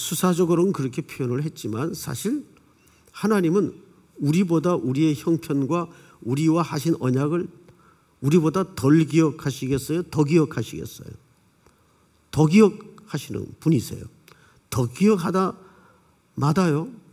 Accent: South Korea; born there; 저는 이제 남쪽에서 낳고 늘 어머님 고향에 대한 이야기는 말씀으로 많이 들었어요.

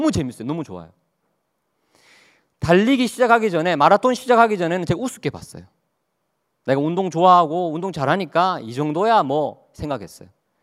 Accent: Daegu, South Korea; 제가 대구 출신이거든요.

